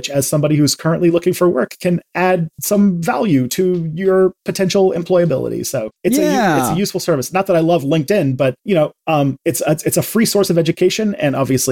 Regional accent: Canada; I'm Canadian

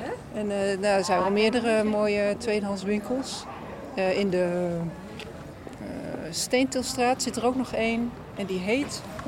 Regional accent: Groningen, Netherlands; En ik ben een Groningse, dus ja.

